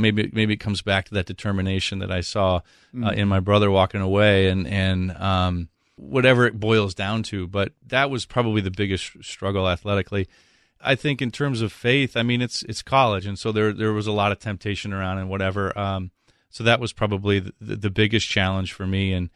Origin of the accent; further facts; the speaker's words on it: Chicago, Illinois, United States; Even though I grew up in the Chicago area, the Big Red Machine was really what people followed.